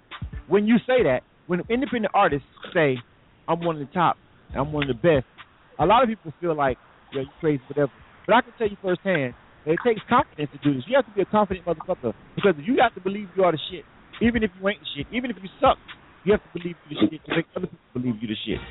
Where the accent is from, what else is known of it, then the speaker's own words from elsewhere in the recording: the South, United States; It's not because I'm from the South.